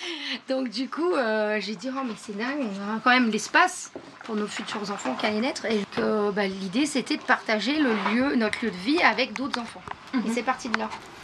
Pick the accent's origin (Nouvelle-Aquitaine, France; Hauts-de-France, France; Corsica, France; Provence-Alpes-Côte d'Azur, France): Hauts-de-France, France; Villers-Cotterêts; Je suis de l'Aisne.